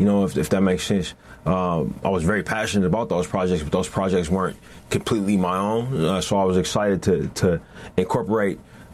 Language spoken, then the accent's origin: English; Oakland, California, United States; You know, I grew up in Oakland